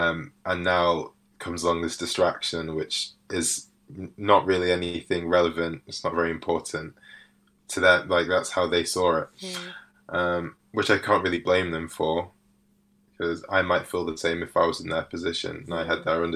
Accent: Manchester, North West England, United Kingdom; but I'd never really experienced it growing up in Manchester from birth. So I'd always been around black communities, specifically Nigerian communities.

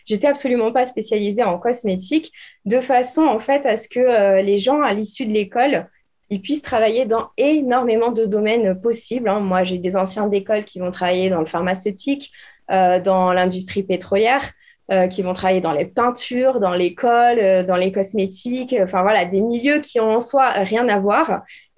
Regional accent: Bordeaux, Nouvelle-Aquitaine, France; j'avais fait le choix de rester dans la ville où je suis née, où j'ai grandi, donc à Bordeaux.

